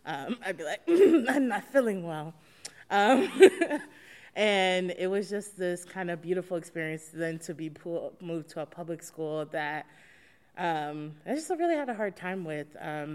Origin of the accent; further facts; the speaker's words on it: St. Louis, Missouri, United States; also born or lived in Atlanta, United States; Originally, I'm from St. Louis, Missouri. So I was born there in the 90s. I grew up there for about the first 8 years of my life.